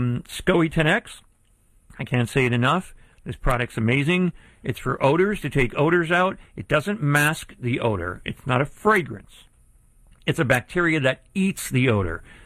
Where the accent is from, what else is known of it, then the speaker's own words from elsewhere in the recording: Pennsylvania, United States; accent: Pennsylvania; That's probably my Pennsylvania accent coming in.